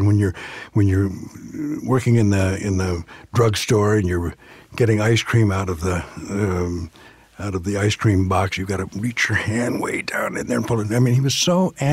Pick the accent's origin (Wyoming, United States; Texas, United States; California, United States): California, United States; I grew up in Southern California.